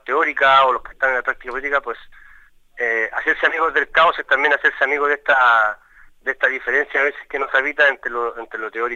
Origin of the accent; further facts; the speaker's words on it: Chile; Yo esto lo sé como chileno, digamos, en mi condición de chileno